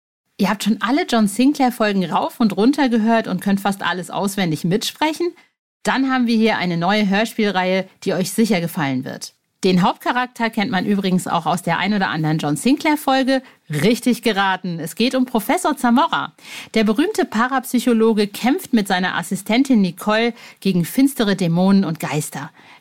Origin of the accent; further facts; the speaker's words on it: Egypt; Ich komme ja ursprünglich aus Ägypten